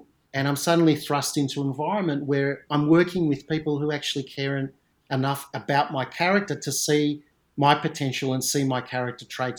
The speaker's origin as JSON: {"language": "English", "town": "Melbourne", "region": "Victoria", "country": "Australia", "tie": "born or raised there", "said": "when I was about 12 years old, in growing up in Melbourne"}